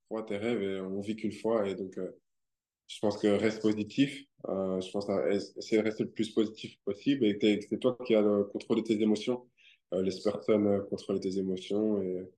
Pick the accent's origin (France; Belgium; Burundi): Belgium; Brussels; pour la Belgique, pour Bruxelles. Ouais, c'est juste parce que c'est là d'où je viens, c'est là où j'ai grandi et tout ça.